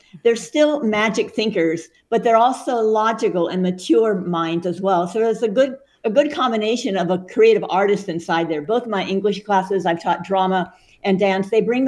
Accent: Loomis, California, United States; Well, I grew up in Loomis, actually.

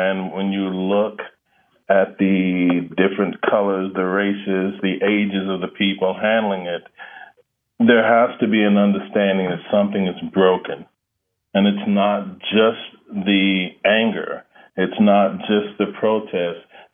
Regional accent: Charlotte, North Carolina, United States; Yes, Charlotte.

